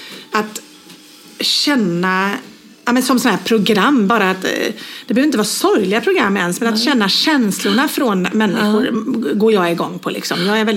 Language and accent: Swedish; Borås, Västra Götaland County, Sweden; min granne, när jag var yngre i Borås, hade två små pojkar